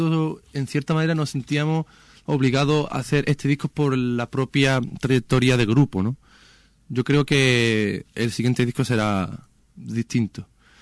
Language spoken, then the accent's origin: Spanish; Marchena, Andalusia, Spain; Somos de Marchena, que es un grupo de... Es un pueblo de Sevilla. Pero vamos, sí, venimos de Sevilla.